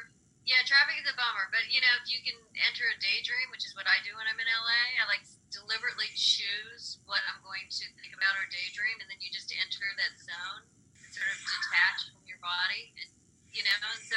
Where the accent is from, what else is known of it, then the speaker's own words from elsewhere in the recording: California, United States; growing up in California, I love shoes, and you wear nice shoes, and you wear scrappy sandals